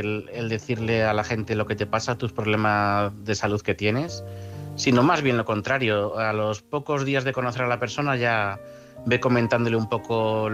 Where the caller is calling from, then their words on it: Madrid, Community of Madrid, Spain; de Madrid